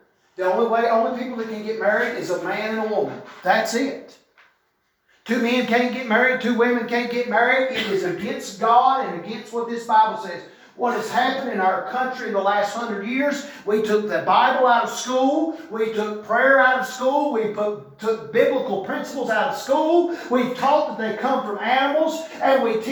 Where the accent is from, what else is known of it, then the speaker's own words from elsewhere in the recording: United States; I am thankful for my country, and I'm proud that I am an American.